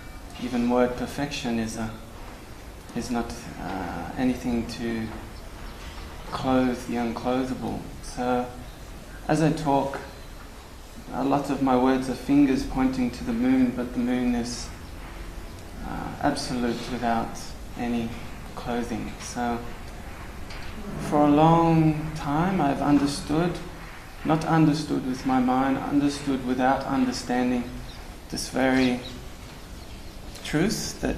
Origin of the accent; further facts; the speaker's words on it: Australia; I'm from Australia.